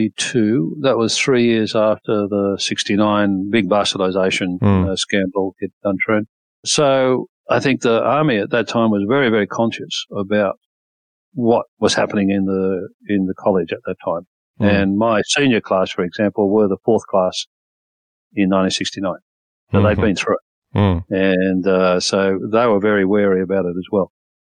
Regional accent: Warrawong, New South Wales, Australia; also born or lived in Port Kembla; I was born in Wollongong Hospital. Parents lived in Port Kembla for a very short period. Then we moved to Warrawong, which was just another sort of steel city suburb on Lake Illawarra there. Attended Port Kembla infants, primary and high school

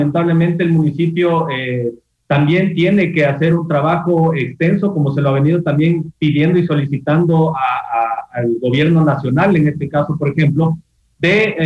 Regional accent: Quito, Pichincha, Ecuador; por el amor propio que tenemos como quiteños y como ecuatorianos

